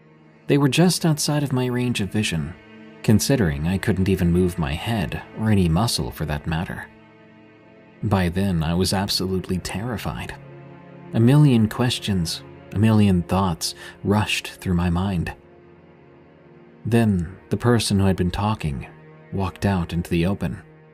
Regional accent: New Mexico, United States; I was working at Chick-fil-A in my hometown in New Mexico. It's only a small town, with 5,000 people at the most

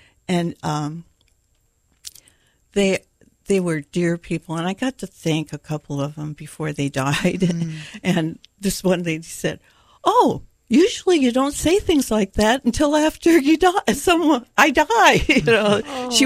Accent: Culver City, California, United States; also born or lived in Fillmore, California; I grew up in Southern California. Culver City, L.A. I lived in three different homes in the L.A. area.

